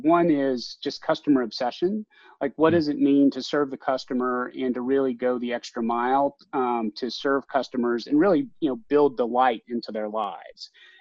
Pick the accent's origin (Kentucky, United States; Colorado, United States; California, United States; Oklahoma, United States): Kentucky, United States; So I grew up in Kentucky, in a small podunk town